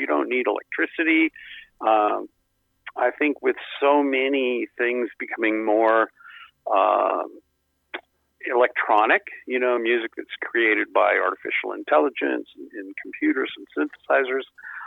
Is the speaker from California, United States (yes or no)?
yes; California, United States; I grew up in California, so it was not a big bluegrass area where I lived.